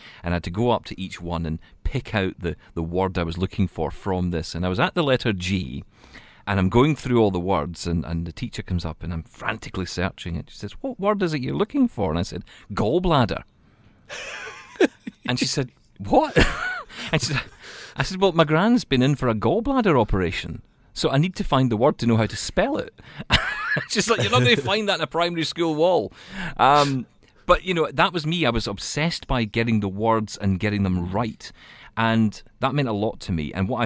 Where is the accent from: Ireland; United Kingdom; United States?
United Kingdom; Scotland; I'm Scottish